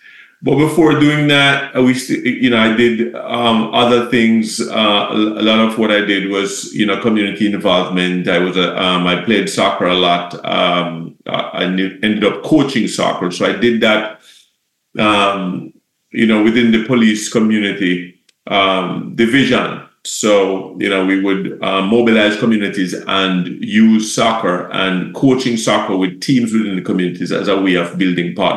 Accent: Horton Grove Ramble, Jamaica; I was born in Jamaica, grew up in a little rural district called Horton Grove Ramble, and grew up with my grandparents, and they were like farmers.

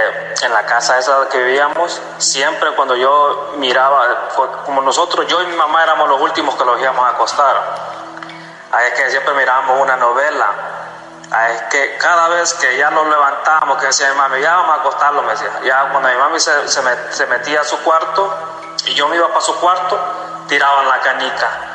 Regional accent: El Salvador; now in United States; me comunico de aquí, pues yo soy salvadoreño.

